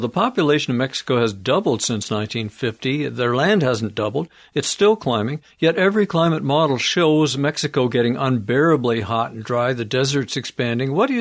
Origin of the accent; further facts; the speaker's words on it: Canada; as another Canadian